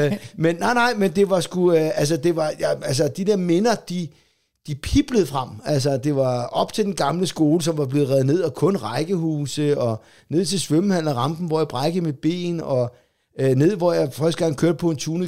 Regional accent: Solrød Strand, Zealand, Denmark; Jeg cyklede over en time rundt i Solrød Strand, hvor jeg har været, hvor jeg voksede op i 18 år.

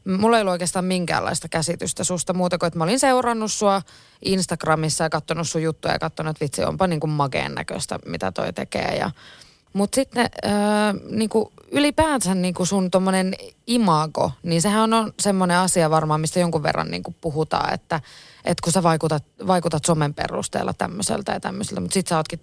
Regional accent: Oulu, North Ostrobothnia, Finland; vaikka mä oon Oulusta, niin mä oon paljon tuolla niin kuin maalla pyörinyt ja että niin kuin äidin, niin kuin isääidinkin luona niin kuin Kempeleessä

